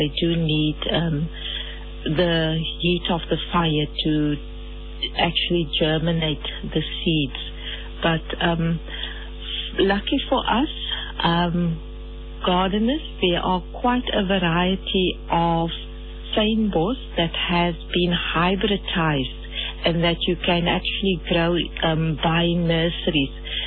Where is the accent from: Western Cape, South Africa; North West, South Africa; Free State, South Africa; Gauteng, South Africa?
Western Cape, South Africa; Cape Town; As I said before, I'm originally from Cape Town, so I was very excited when the listener suggested the topic of fynbos to be discussed, as it reminds me of back home.